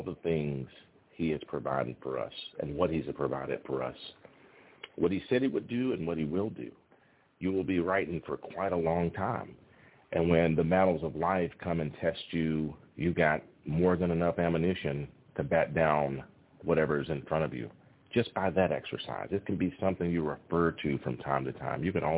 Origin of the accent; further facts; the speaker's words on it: Greeneville, Tennessee, United States; one of my hometown teams played in the state basketball tournament, the Greenville, Tennessee Yellow Jackets.